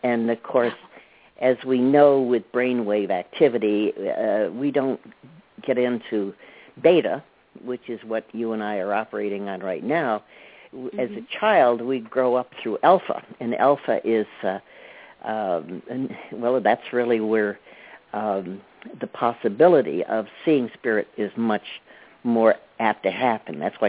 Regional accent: Auburn, New York, United States; After all, I grew up in Auburn. It's a maximum prison. It's right here in the heart of Auburn, and I lived in a house actually right across the street from the warden

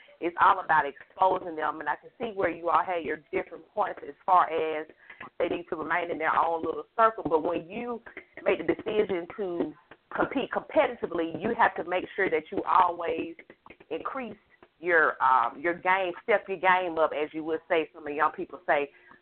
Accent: Mississippi, United States; Hi, I'm from Mississippi

